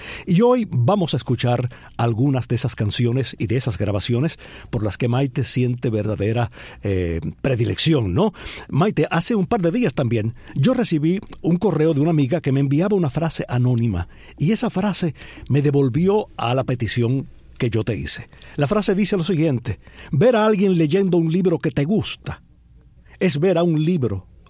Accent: Palma Soriano, Santiago de Cuba, Cuba; cuando me preguntan dónde naciste, de dónde tú eres, tengo que decir de Palma, porque realmente lo de Santiago fue, nada, un accidente.

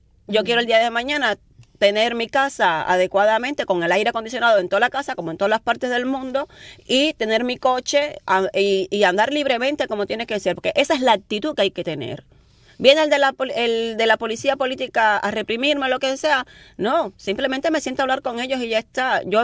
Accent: Cuba; estoy esperando mi carnet como cubana.

